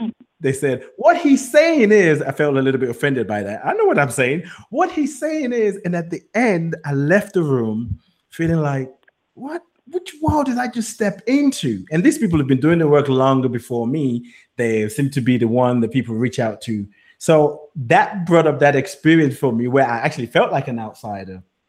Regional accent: England, United Kingdom; born there; also born or lived in United States; even though I was born in England, I've been in America, so coming back, they hear the slight American accent.

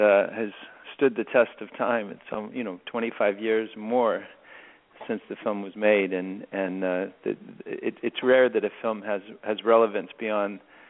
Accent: Loma Linda, California, United States; born there; also born or lived in Imperial Beach, California / Utah; I was born in California in Loma Linda, and we moved to Imperial Beach, California, and then we moved to Utah.

